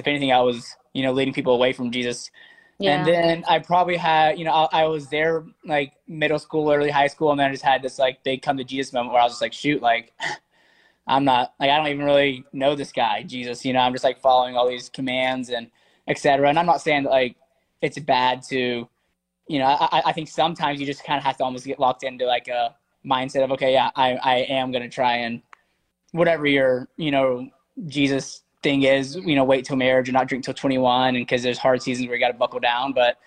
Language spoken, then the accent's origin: English; Alabama, United States; So I grew up in Alabama. So I know you guys are in Louisiana, so I'm sure it's similar culture and values and stuff. And I grew up going to a Southern Baptist Church.